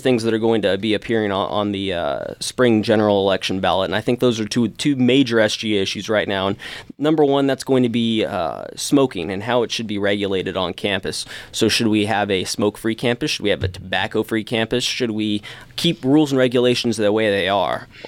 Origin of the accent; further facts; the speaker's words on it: Monahans, Texas, United States; Monahans, Texas.